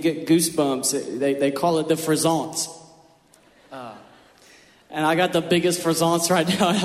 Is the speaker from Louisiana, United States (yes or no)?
yes; Louisiana, United States; And I grew up in Louisiana, and there's lots of them here tonight.